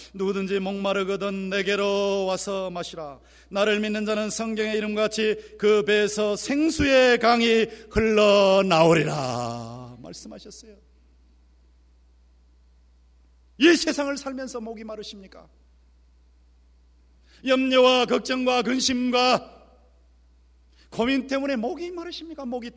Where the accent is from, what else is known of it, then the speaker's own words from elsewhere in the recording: Gyeongsang, South Korea; accent: Gyeongsang dialect; 최근에 저희 집사람은 서울 사람이니까 경상도 사투리 잘 모릅니다.